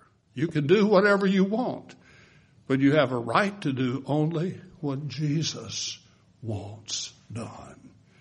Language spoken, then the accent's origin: English; Louisiana, United States; I grew up in Wynn Parish, and there are lots of little country churches scattered all out through the side there